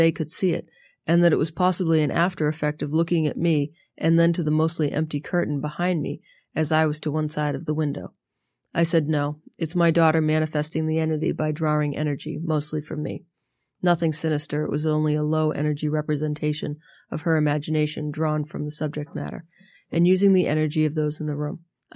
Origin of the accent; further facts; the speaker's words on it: Massachusetts, United States; accent: Boston; my gravelly Boston accent